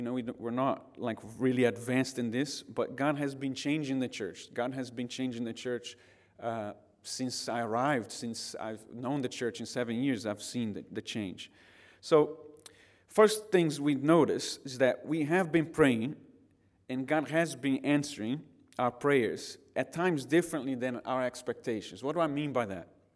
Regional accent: Brazil; English is a second language; So I'm from Brazil

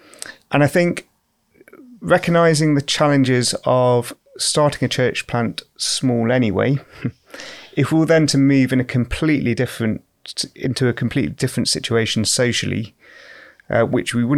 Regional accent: Derby, East Midlands, United Kingdom; I grew up in Derby, so I'm close

